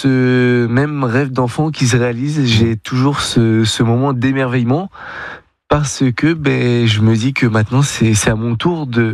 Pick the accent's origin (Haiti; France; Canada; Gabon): France; Brittany; je suis natif de Bretagne.